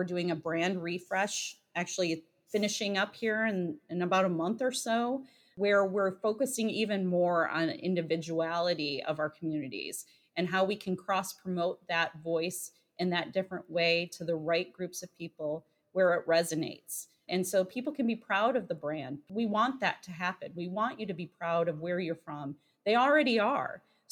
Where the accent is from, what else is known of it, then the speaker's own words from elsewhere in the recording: Dexter, Michigan, United States; I grew up in Dexter, Michigan. And at that time, I think we had two restaurants in town, and the A&W was one of them.